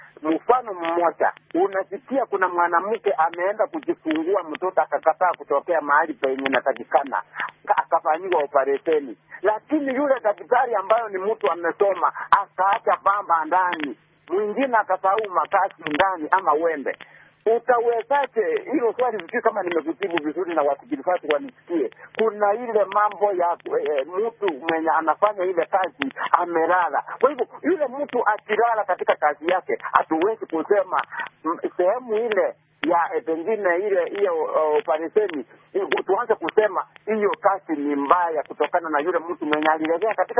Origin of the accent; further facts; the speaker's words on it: Kisii, Kisii County, Kenya; Kama mimi kutoka sehemu yenye natoka huko Kisii